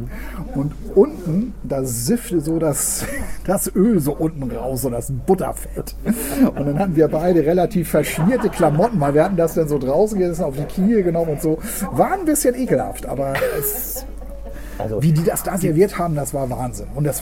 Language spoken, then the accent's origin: German; Northern Germany, Germany; als Norddeutscher, der jetzt hier neu ist